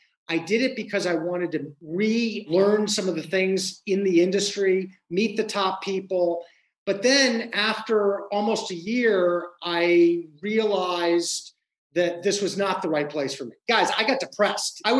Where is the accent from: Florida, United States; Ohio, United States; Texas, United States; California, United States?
California, United States; Venice Beach; Yes, some would say growing up in Venice Beach in the 1960s, Drew, made me a little nuts and off the beaten path.